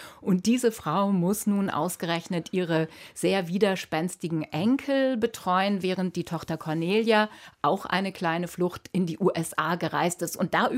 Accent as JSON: {"language": "German", "region": "Northern Germany", "country": "Germany", "said": "was für mich als Norddeutsche hochinteressant ist, ist immer Stuttgart."}